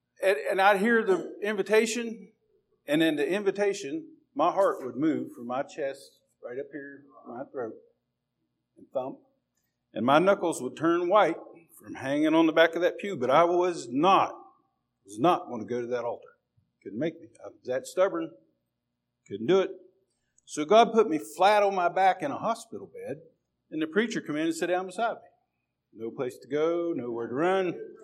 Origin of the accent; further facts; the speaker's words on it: Spencer, West Virginia, United States; I grew up in Spencer, over in Roane County. My mom raised six boys.